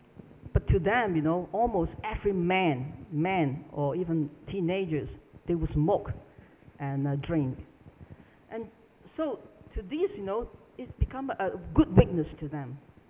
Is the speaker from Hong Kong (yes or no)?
yes; Hong Kong; And to us, you know, we come from Hong Kong. It's not the usual way that we did, right?